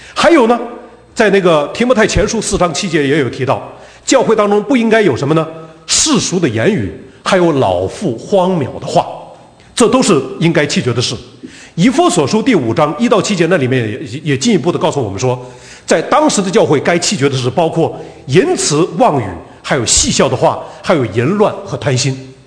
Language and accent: Chinese; Northeast China, China; 我每次回到我自己东北的家里面